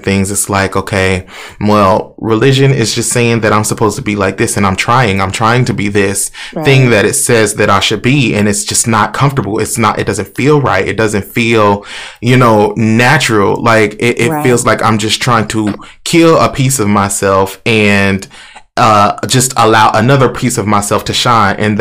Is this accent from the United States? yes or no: yes; Tulsa, Oklahoma, United States; I'm from North Tulsa, so I don't know about X, Y, and Z.